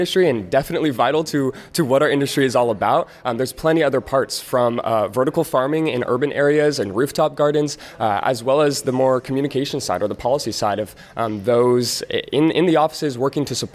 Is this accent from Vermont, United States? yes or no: no; San Luis Obispo, California, United States; I come from San Luis Obispo, California, which isn't the most rural area. There's definitely rural around, and I live in more of the outskirts of town, so I was able to have a few acres